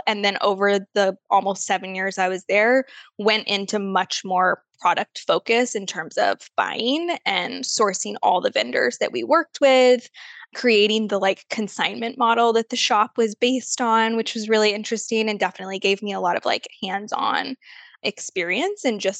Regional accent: Atlanta, Georgia, United States; But I guess quick backstory, I'm from Atlanta. So I went to school at Georgia State University.

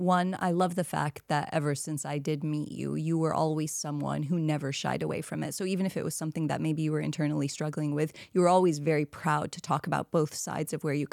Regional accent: Kuwait; So I never call myself Kuwaiti, but I do say I'm from Kuwait because that is the culture that I am closest to. That is the dialect I speak in Arabic. That is what I have seen and lived. That is where I was born.

